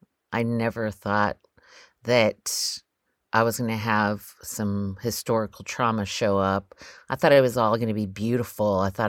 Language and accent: English; Eagle, Alaska, United States; I am Hanwichin Athabaskan from Eagle, Alaska.